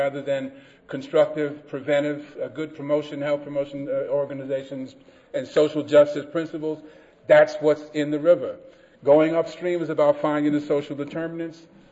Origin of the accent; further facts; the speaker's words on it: Bronx, New York, United States; And I'm from the Bronx, and I talk fast anyway